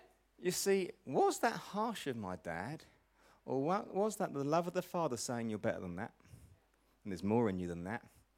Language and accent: English; Chelmsford, East of England, United Kingdom; born there; And I was born in Chelmsford, so it's my local club.